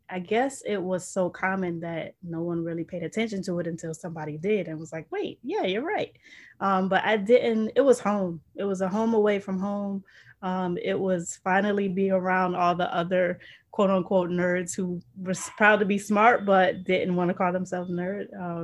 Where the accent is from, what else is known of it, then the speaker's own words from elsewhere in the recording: New Jersey, United States; I'm from the generation, I'm from New Jersey. I'm from the generation that played outside.